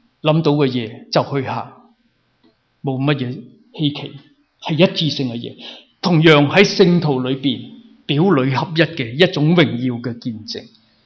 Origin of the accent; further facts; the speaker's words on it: China; 我们中国人看重平安这两个字，因为平安二字值千金。